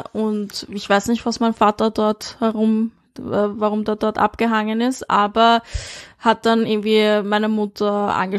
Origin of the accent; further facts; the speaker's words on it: Vienna, Austria; born there; Ja, ich bin in Wien geboren, ja.